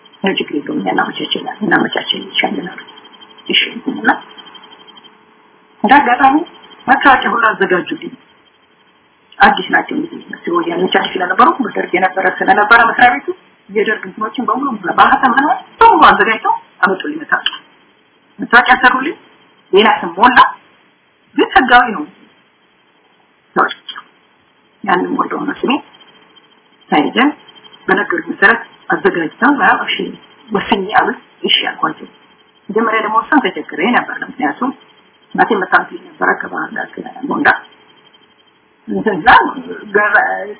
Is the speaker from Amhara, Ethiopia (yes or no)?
yes; Gondar, Amhara, Ethiopia; የጎንደር ልጅ ነኝ ቤተሰቦች የጎንደር ናቸው